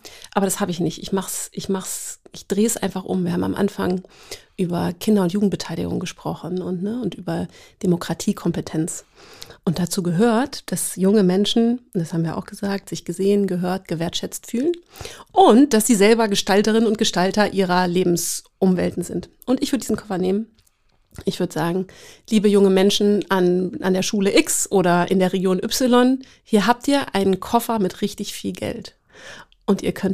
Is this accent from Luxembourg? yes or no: yes; Luxembourg; ich bin in Luxemburg aufgewachsen.